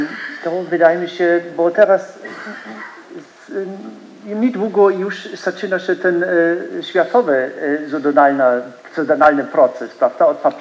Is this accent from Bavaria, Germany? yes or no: yes; Bavaria, Germany; Polish is a second language; now in Saxony, Germany; Ja pochodzę z Bawarii. Ja dopiero od 20 lat żyję właśnie tutaj, tam w Saksonii.